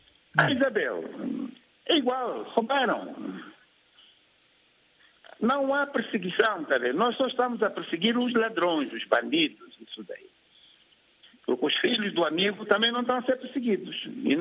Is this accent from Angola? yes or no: yes; Mungo, Huambo, Angola; sou natural do Amo. Eu sou do Mungo, do bairro Candimba. O meu soba lá chama-se Aurélio Sambundo.